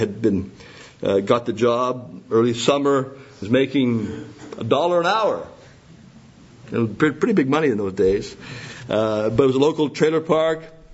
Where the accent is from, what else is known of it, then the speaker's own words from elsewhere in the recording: Matheson, Ontario, Canada; born there; I was born in Matheson, Ontario, Canada. I'm a Canadian. Eh?